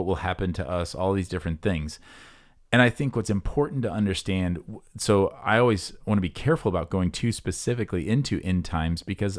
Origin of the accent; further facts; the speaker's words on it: Iowa, United States; It's like I grew up near Des Moines.